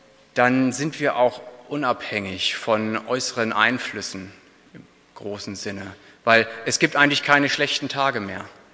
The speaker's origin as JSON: {"language": "German", "town": "Hockeln", "region": "Lower Saxony", "country": "Germany", "said": "ich komme aus der Nähe von Hildesheim, aus einem kleinen Dorf, aus Hockeln, ungefähr anderthalb Stunden Fahrzeit."}